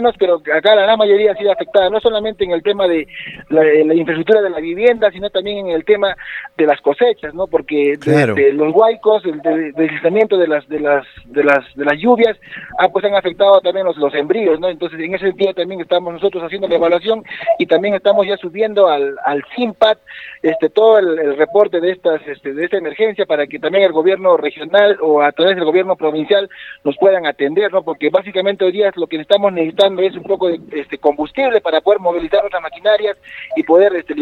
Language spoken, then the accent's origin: Spanish; Tacna, Peru; somos ciudadanos tacneños, somos ciudadanos peruanos